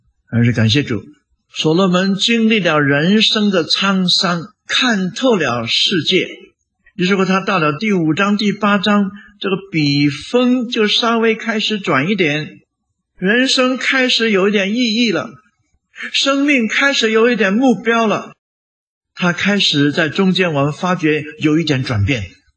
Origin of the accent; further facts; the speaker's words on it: northern China, China; 中国还有另外一句话，是我们北方乡下一句话